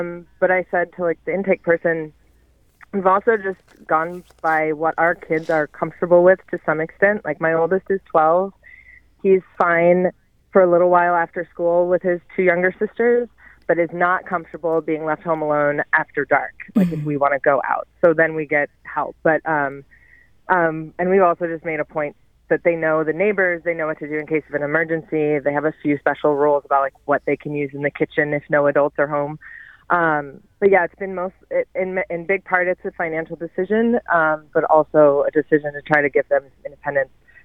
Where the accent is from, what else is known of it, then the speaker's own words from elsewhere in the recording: Philadelphia, Pennsylvania, United States; Yeah, I was just going to add that I grew up outside of Philadelphia and my husband grew up outside of Atlanta